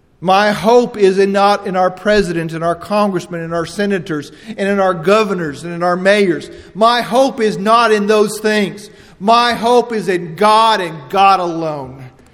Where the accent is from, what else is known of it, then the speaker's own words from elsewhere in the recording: United States; I'm an American because of the sacrifices that men and women have made. Matter of fact, I was born in America.